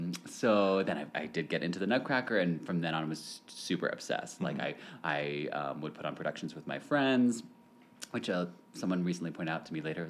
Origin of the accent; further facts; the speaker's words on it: Kentucky, United States; I grew up in Kentucky and immediately, I liked ballet from basically since I can remember